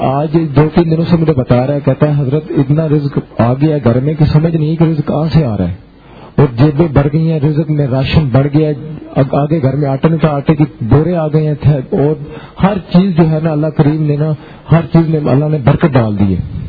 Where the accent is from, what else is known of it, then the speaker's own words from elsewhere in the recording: Kasur, Punjab, Pakistan; اور میں قصور سے ہوں.